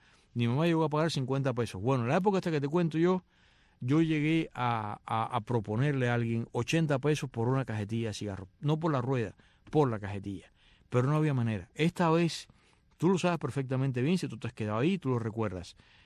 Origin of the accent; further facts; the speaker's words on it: Cuba; now in Spain; Yo me fui de Cuba bajo racionamiento